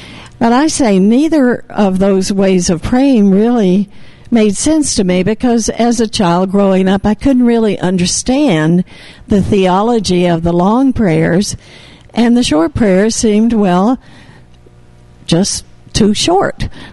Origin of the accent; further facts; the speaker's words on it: Tennessee, United States; So, as Bob knows, I grew up in East Tennessee, and all of my young life was part of a Protestant church there